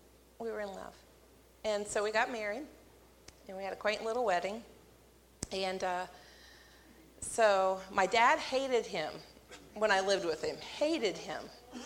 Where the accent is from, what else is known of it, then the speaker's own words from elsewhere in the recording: Jamestown, United States; I was born and raised in Jamestown and to a really good family.